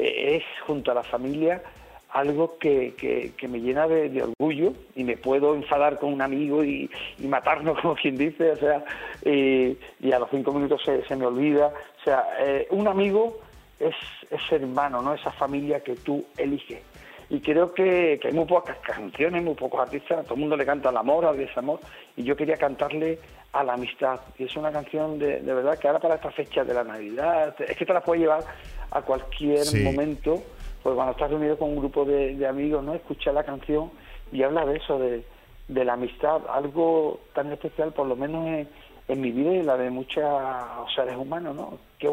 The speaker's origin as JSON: {"language": "Spanish", "town": "Jerez de la Frontera", "region": "Andalusia", "country": "Spain", "tie": "born or raised there", "moved": "yes", "lives_now": "Madrid, Spain", "said": "yo llevo viviendo en Madrid 20 años. Yo me vine muy joven desde mi ciudad, desde mi tierra, desde Jerez."}